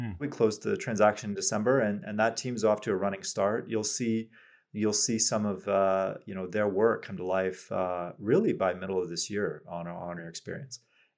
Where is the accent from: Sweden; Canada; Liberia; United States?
Canada; and as a Canadian, very proud that, you know, we see this as a key market for us